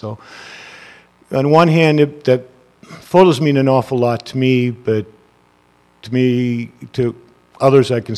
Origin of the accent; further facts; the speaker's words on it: Indiana, United States; also born or lived in Milwaukee; I was born and raised in Indiana, but I spent my high school and 2 years junior college in Milwaukee at a boarding school